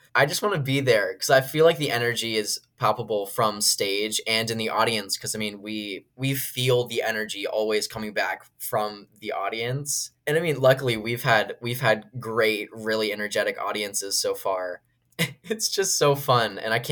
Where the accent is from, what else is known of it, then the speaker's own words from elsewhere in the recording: Washington, District of Columbia, United States; I was just recently in Washington, D.C., which is my hometown